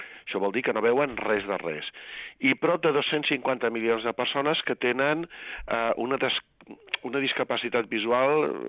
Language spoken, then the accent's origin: Catalan; Morocco; Jo no vaig néixer al Marroc, però vaig passar els primers anys de la meva vida al Marroc.